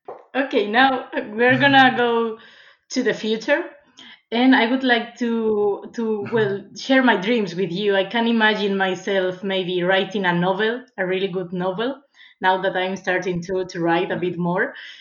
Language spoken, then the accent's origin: English; Madrid, Community of Madrid, Spain; I'm from Madrid. So every time I don't like to say it, but the thing is that I say I'm from Madrid, and then I add from the south of Madrid